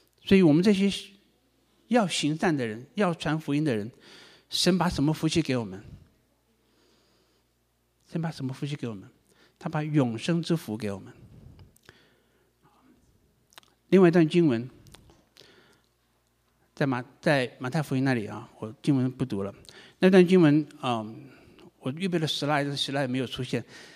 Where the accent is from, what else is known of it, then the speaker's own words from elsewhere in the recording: Taiwan; 我们台湾人呢，是不是把你的门打开只邀请台湾人呢？